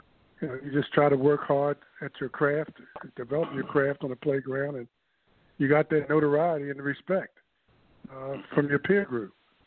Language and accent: English; Baltimore, Maryland, United States; Wow. See, growing up in Baltimore was not an easy task. I was from a single-parent home. My father deserted my mother when I was 4 years of age, my sister and I. And so I was raised by a single parent.